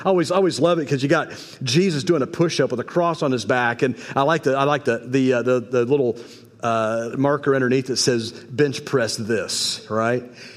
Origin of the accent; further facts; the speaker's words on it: Indiana, United States; I grew up in Indiana where I saw all of that.